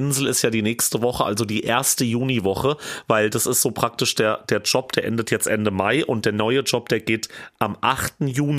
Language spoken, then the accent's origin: German; Schotten, Hesse, Germany; ob ich nicht mal wieder in meiner Heimat in Schotten ins Freibad gehe